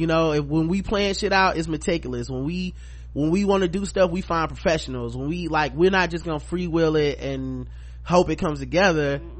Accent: the South, United States; plus we are from the South.

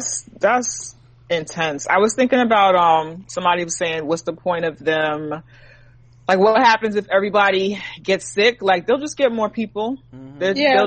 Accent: New York, United States; I'm a New Yorker.

